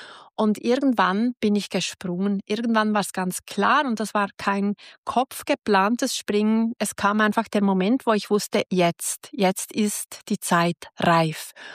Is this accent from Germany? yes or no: no; Switzerland; Ich liebe die Schweiz, ich liebe es, Schweizerin zu sein